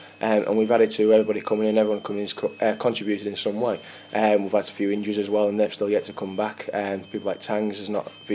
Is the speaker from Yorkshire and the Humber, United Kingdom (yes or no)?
yes; Yorkshire and the Humber, United Kingdom; I'm a Yorkshire lad